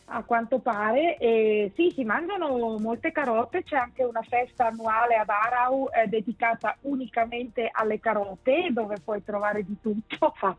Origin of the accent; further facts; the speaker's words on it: Lugano, Ticino, Switzerland; io sono cresciuta, sono nata e cresciuta a Lugano, nel Luganese. Sono cresciuta a Ponte Capriasca, Origno, Pureglia, quelle zone là, infatti a Comano ci sono passata tutti i giorni praticamente. E, i miei genitori sono tutte e due svizzeri tedeschi